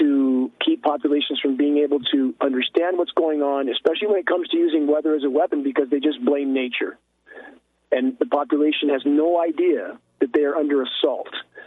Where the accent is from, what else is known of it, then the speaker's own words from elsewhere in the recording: California, United States; I grew up in snow in the San Gabriel Mountains.